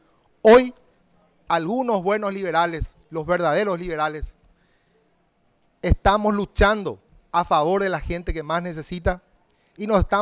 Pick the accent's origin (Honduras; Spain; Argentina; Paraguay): Paraguay; nos interpela como opositores, como liberales y como paraguayos.